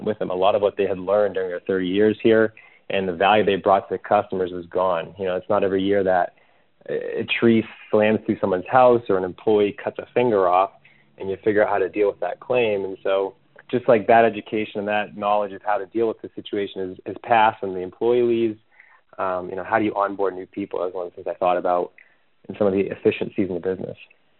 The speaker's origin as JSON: {"language": "English", "town": "Cape Cod", "region": "Massachusetts", "country": "United States", "said": "Yeah, so I'm from Cape Cod, which is a peninsula in Massachusetts."}